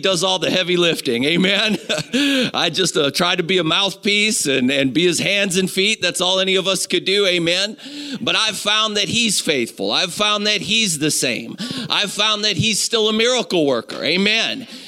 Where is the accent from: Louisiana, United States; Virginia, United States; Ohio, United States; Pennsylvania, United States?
Ohio, United States; Cleveland; from Cleveland, Ohio, evangelist.